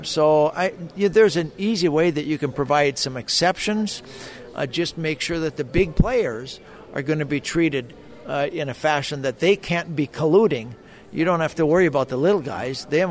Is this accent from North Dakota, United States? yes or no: yes; North Dakota, United States; I'm from North Dakota originally. We're kind of a small dairy state.